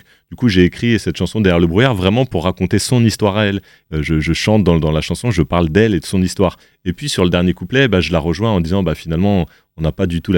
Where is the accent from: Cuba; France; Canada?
France; Saint-Denis, Île-de-France; Après, moi, je viens de Saint-Denis et très vite, au collège, on a écouté beaucoup de rap français.